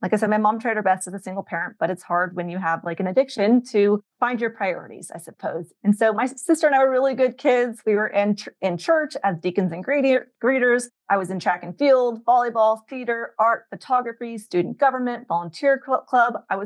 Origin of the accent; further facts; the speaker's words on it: San Diego, California, United States; So I grew up in San Diego